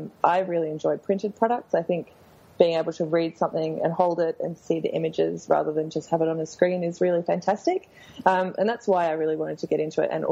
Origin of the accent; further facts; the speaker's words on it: Melbourne, Victoria, Australia; now in United States; So as you can probably tell, I'm not from the States. I grew up in Australia, in one of the capital cities of a state in Australia in the south.